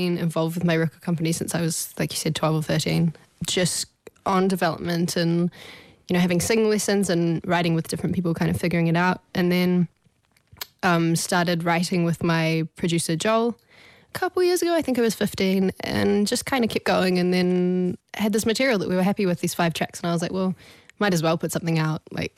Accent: New Zealand; The good thing is I'm from New Zealand and so there's kind of no concept of celebrity.

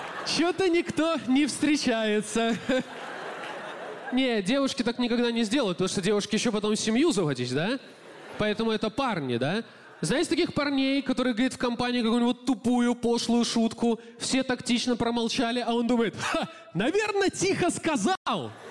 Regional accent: Belarus; я из Беларуси, у нас вообще передергивания запрещены.

